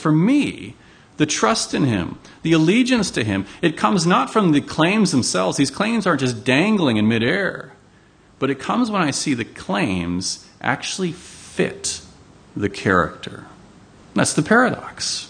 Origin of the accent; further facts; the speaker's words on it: Chicago, Illinois, United States; If he called a press conference in my hometown, Chicago, where he's from